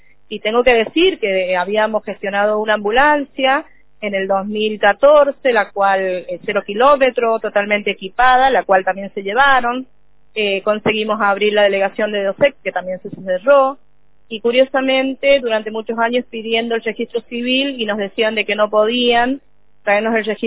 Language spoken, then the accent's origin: Spanish; Villa La Quebrada, San Luis, Argentina; y sigo viviendo en Villa La Quebrada, nunca me fui de mi pueblo.